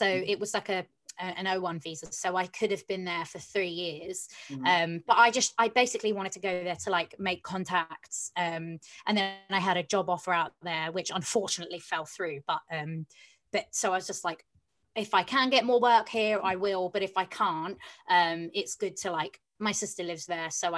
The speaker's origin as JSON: {"language": "English", "region": "London", "country": "United Kingdom", "tie": "born or raised there", "said": "I grew up in North London, which again, I say I'm not a fan of, but North London as in like Islington and that, I guess I like it."}